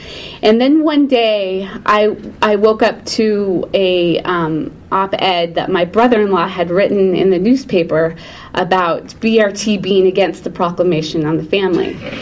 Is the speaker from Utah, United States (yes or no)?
yes; Provo, Utah, United States; I grew up in Provo and in a big family of nine very religious children and to a larger, very religious family.